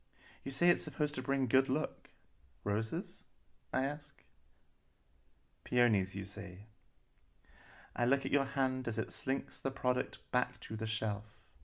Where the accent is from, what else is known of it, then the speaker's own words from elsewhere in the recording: United Kingdom; now in Berlin, Germany; I'm a poet. I'm originally British, but I live currently in Berlin.